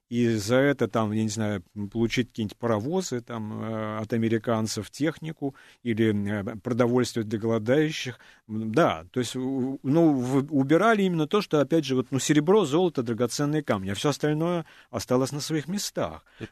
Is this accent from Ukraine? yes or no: no; Saint Petersburg, Russia; я помню еще с детства, я сам питерский